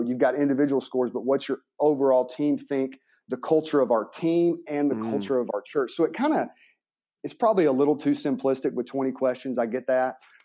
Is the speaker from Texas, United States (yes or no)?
no; Mississippi, United States; I'm a very simple guy. I'm from Mississippi.